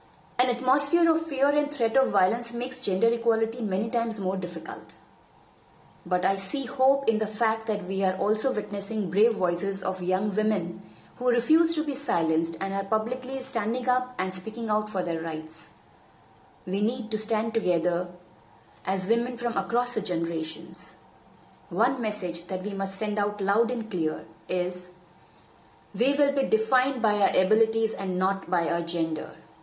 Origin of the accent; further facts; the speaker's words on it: India; I'm from India.